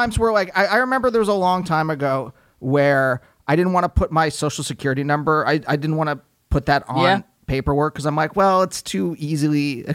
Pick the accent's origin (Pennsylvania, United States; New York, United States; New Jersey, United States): Pennsylvania, United States; I know I saw it growing up in Pennsylvania.